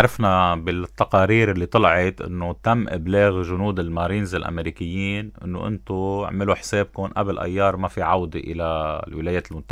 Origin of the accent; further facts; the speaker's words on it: South Governorate, Lebanon; أنا مواطن جنوبي وضنين بجنوبيتي مثل ما ضنين بلبنانيتي، وأنا بدي عيش بلبنان مثل ما هو